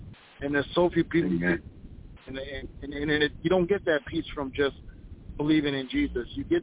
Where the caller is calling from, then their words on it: Minnesota, United States; I'm calling from Minnesota.